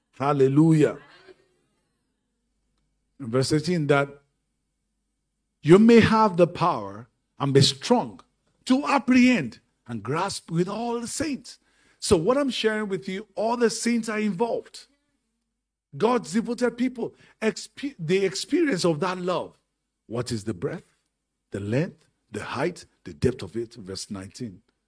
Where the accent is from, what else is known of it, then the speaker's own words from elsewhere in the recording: Nigeria; Because I'm from Yoruba in Africa.